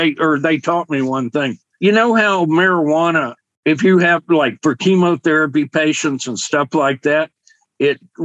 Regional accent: Pensacola, Florida, United States; And then I found a company in my hometown, Pensacola, where I lived

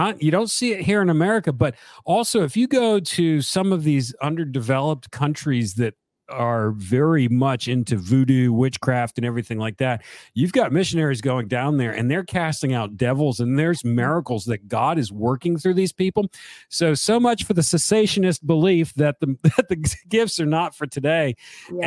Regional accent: Northeast, United States; watching the big parade in New York City on TV, where I grew up in the Northeast.

